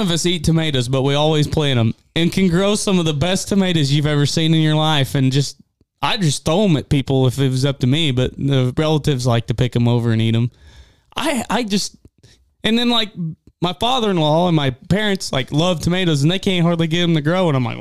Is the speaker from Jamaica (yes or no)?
no; Lebanon, Missouri, United States; so I grew up in Lebanon, which is 5 minutes where I lived, was 10 minutes max from Bennett Springs State Park.